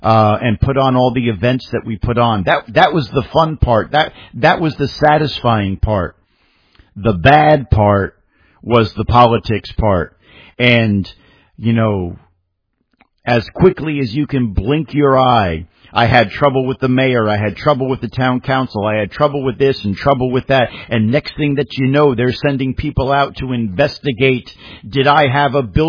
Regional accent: Pompton Lakes, New Jersey, United States; I loved my hometown of Pompton Lakes up in New Jersey.

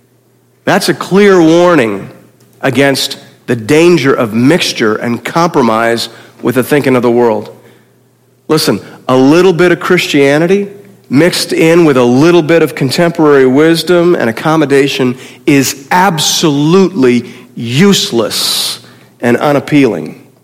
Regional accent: King Township, Ontario, Canada; I grew up in King Township, which maybe you, if you came here from Toronto, you probably drove through on your way to get here. And I grew up actually in nowhere.

